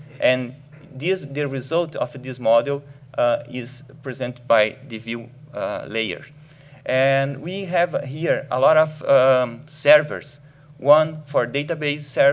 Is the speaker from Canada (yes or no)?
no; Brazil; English is a second language; now in United States; I would like to apologize by my English, not strong, and I will do my best, okay? As Clyde told, I'm from Brazil.